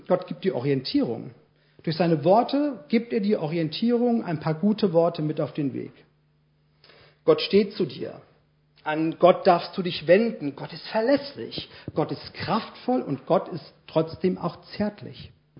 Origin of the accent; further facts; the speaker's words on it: Erdbach, Hesse, Germany; meine Heimat, das ist Erdbach. Da bin ich groß geworden. Da stand mein Elternhaus. Da komme ich her.